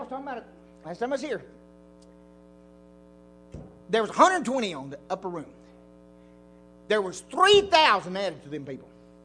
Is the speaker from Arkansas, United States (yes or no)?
yes; Arkansas, United States; I said, well, yeah, I'm from Arkansas.